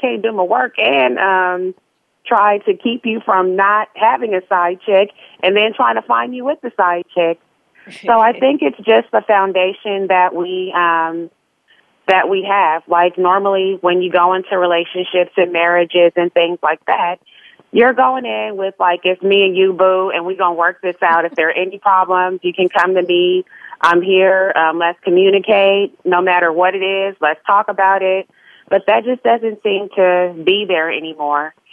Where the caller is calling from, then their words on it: California, United States; I'm calling from the state of sunshine and shorts, California.